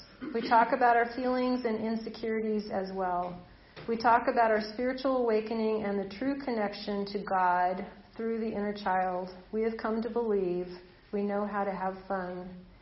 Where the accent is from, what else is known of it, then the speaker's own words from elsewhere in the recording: California, United States; My dad couldn't stand it that I'm a Californian.